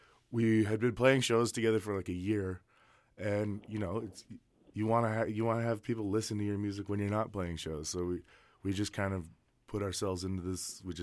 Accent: Skidegate, British Columbia, Canada; No, we're both from the south end. They're from Dodging Geats. We're from Skidigit.

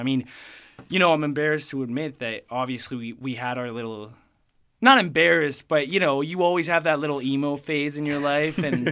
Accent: Mexico; also born or lived in Quebec, Canada; I mean, we were born in Quebec, but then we grew up in Mexico.

